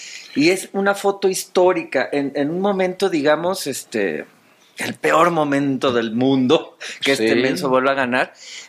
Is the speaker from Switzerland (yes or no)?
yes; Switzerland; como yo soy de Suiza